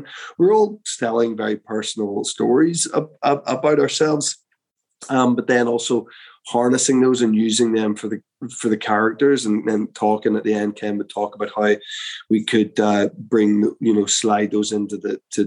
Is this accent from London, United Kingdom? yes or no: no; Belfast, Northern Ireland, United Kingdom; I'm from Belfast, you know, so I know these people. Like I grew up with these people.